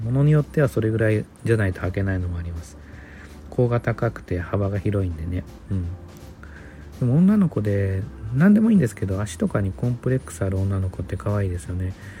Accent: Tokyo, Japan; 出身地は東京都ですね。

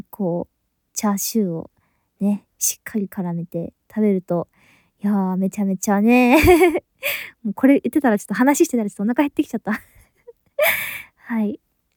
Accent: Kansai, Japan; 出身地は関西の方ですね。

